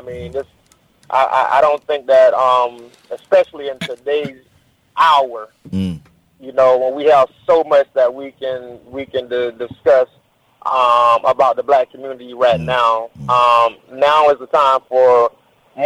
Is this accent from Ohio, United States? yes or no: no; Apopka, Florida, United States; I'm here in my hometown of Apopka, Florida, man, rolling through, just celebrating my sister's 50th birthday.